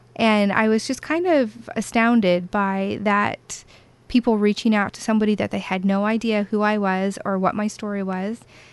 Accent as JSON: {"language": "English", "town": "Tucson", "region": "Arizona", "country": "United States", "tie": "born there", "said": "My hometown, I'm born in Tucson. All my friends and family are in Phoenix. So I am a West Coast girl."}